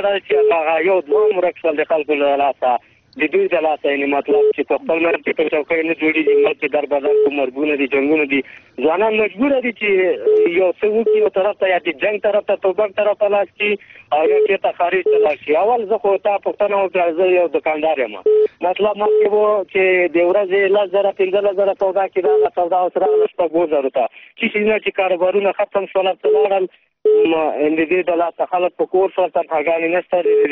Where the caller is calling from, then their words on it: Paktia, Afghanistan; زادران څه ستاریخ زازم دي پکتیا ولایت